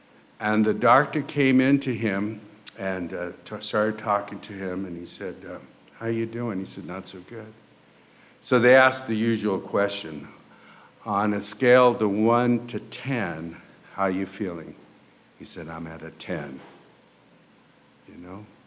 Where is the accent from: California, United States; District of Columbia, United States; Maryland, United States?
California, United States; San Jose; also born or lived in Fresno; And I was born in Fresno, but my dad was a chronic alcoholic, and he was run out of town, and we ended up in San Jose, California, and that's where I grew up, in San Jose.